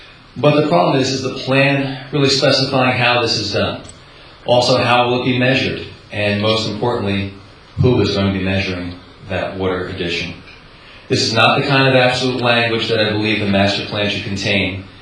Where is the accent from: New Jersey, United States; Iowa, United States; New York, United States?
New Jersey, United States; Wyckoff; from Wyckoff, New Jersey.